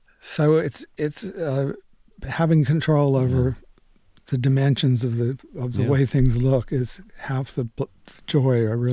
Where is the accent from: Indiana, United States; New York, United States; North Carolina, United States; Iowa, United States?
North Carolina, United States; I was from Edgecombe County, where there had never been an applicant for a conscientious objector